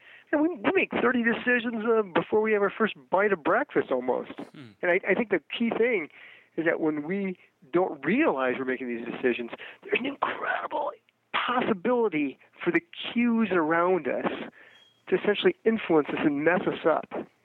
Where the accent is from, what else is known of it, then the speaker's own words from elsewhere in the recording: Iowa, United States; You know, when I was a little boy growing up in Iowa, we'd sell vegetables door to door.